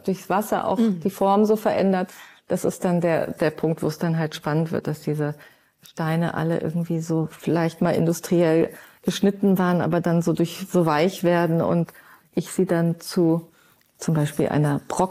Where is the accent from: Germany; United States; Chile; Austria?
Germany; Munich, Bavaria; born there; als gebürtige Münchnerin muss ich meiner Heimat den Credit geben